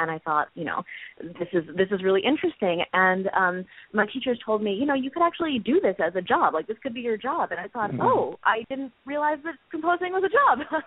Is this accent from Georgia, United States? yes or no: no; Los Angeles, California, United States; also born or lived in East Coast, United States; So I grew up in Los Angeles, and actually I'm back in Los Angeles now, but I for a long time I actually lived on the East Coast.